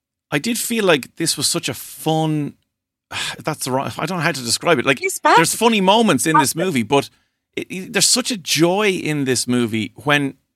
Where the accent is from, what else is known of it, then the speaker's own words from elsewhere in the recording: Ireland; because I'm an Irish radio presenter from an Irish radio station